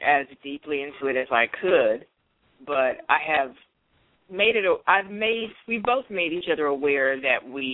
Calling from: California, United States; I am calling you from California.

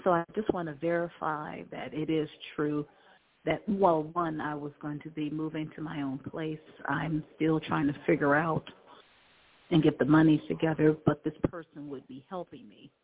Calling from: Albuquerque, New Mexico, United States; calling from Albuquerque, New Mexico.

